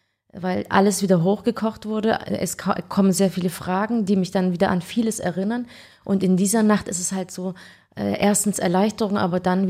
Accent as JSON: {"language": "German", "town": "Ulm", "region": "Baden-Württemberg", "country": "Germany", "tie": "born or raised there", "said": "Also ich bin schon rumgekommen um die Welt, aber meine Heimat ist Ulm gewesen, immer."}